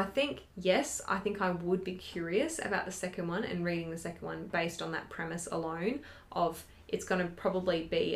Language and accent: English; United Kingdom; Here I am being British.